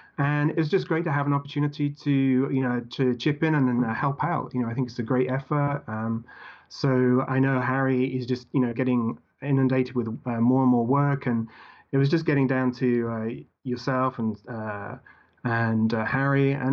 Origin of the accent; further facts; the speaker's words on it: United Kingdom; moved away as an adult; also born or lived in Belgium / Canada; now in Switzerland; So I'm British by birth and lived in the UK until I was about 20, and lived in Brussels in Belgium for 5 years or so. Came back to the UK, lived in Calgary in Canada for a number of years, and eventually have ended up now settling in Switzerland